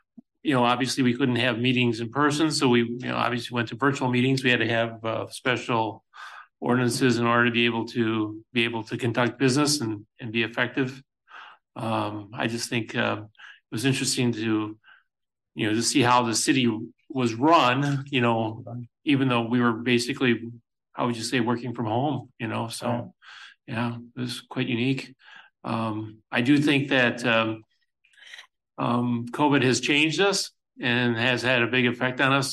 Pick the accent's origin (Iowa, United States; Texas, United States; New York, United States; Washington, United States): Iowa, United States; Calmar; Calmer. Yeah. It's just 10 miles west of Decorah there.